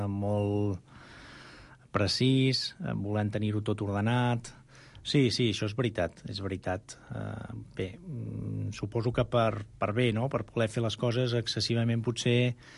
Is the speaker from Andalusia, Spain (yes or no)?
no; Terrassa, Catalonia, Spain; Jo sóc de Terrassa, fa anys que no hi visc, però tinc família i em considero de Terrassa i col·laborava a mitjans locals de Terrassa, no?